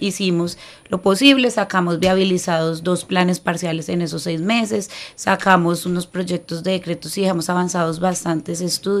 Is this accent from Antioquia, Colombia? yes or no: no; Ibagué, Tolima, Colombia; born there; siempre quise volver. En mi tierra fue la que nací y acá estoy nuevamente aportándole a la ciudad.